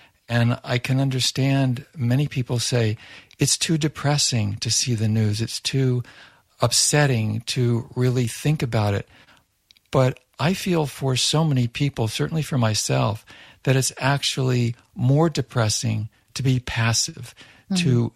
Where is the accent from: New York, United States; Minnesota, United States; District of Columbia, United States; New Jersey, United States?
District of Columbia, United States; Washington; And then I grew up around Washington, D.C. during the escalation of the Vietnam War